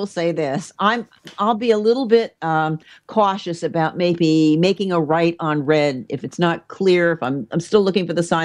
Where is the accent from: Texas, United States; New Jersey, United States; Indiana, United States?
New Jersey, United States; I'm sorry. I'm from New Jersey.